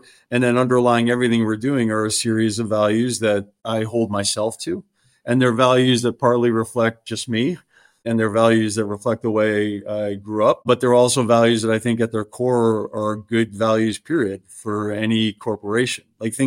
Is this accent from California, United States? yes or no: no; Worcester, Massachusetts, United States; I grew up in Massachusetts. I grew up in a city called Worcester, Massachusetts.